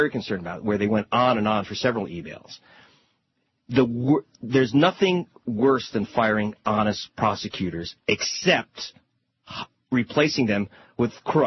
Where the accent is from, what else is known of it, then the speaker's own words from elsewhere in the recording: United States; Well, Mr. Rove, I'm an American.